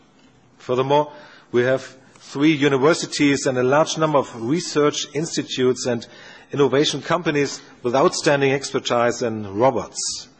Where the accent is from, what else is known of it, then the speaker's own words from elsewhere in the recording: Bremen, Germany; my hometown Bremen has learned that Nereus serves as an important tool to exchange knowledge and experience